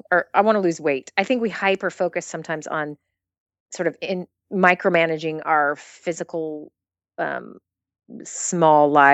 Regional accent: United States; because I'm American, so I think about individuals.

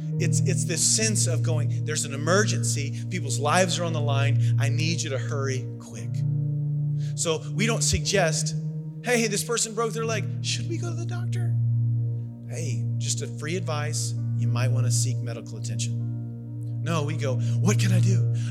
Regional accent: Southern United States, United States; I call my grandfather papaw because I'm from the South.

